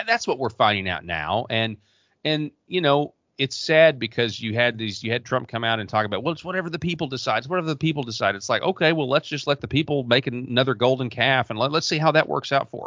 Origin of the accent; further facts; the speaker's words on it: Arkansas, United States; I've seen this in my home state of Arkansas.